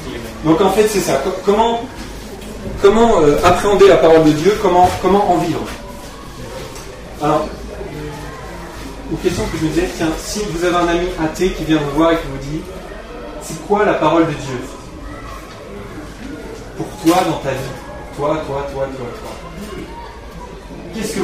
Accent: Corbeil-Essonnes, Île-de-France, France; Je suis séminariste en formation à Bruxelles pour le diocèse de Bordeaux. Mais je suis originaire de Corbeil-Essonnes

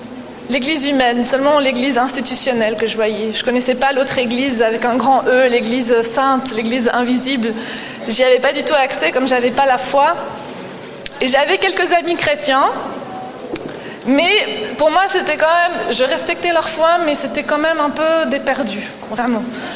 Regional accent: Fribourg, Switzerland; Maintenant, je suis fribourgeoise.

